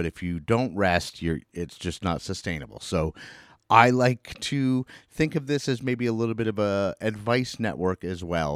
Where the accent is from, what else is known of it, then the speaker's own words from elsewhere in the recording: Albany, New York, United States; because again, I'm from the Albany, New York area